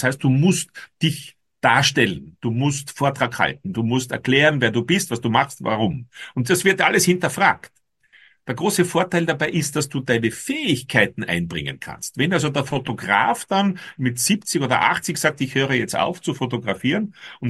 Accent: Austria; ich bin Österreicher

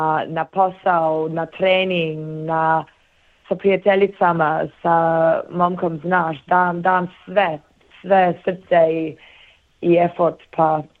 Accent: Melbourne, Victoria, Australia; ja sam iz Melbourne, a to je bilo u Sydney

